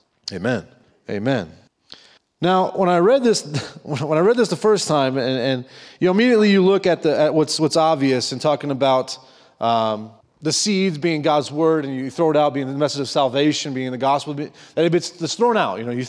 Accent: Ohio, United States; Or where I'm from, we do corn and soybeans, right? I'm from Ohio, so, right, that's pretty much corn all the way around, or beans, right?

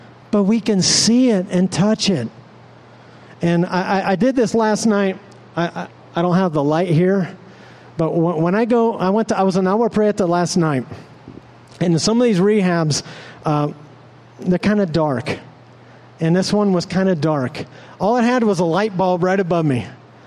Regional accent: United States; One of the things I know growing up as an American, we're really, it's kind of in our culture, this thing about being perfect.

